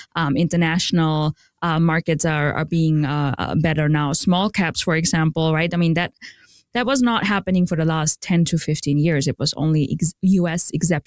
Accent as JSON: {"language": "English", "country": "Austria", "second_language": "English", "moved": "as an adult", "lives_now": "United States", "said": "I sound a little bit like Arnold Schwarzenegger. I'm working on my accent, though. I'm originally from Austria. I moved to the U.S. With my husband 4 years ago."}